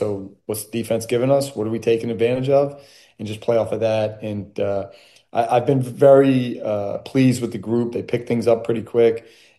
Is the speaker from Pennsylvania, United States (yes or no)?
yes; Philadelphia, Pennsylvania, United States; I grew up in Philadelphia, where that's part of the fabric, right?